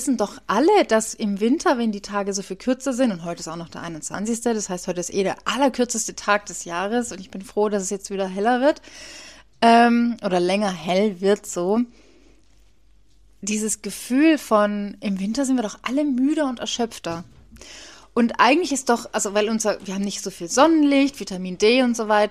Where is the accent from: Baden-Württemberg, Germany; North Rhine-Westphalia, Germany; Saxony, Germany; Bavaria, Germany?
Baden-Württemberg, Germany; Heilbronn; ich war mal einmal in der Audi in Heilbronn, also in meiner Heimatstadt.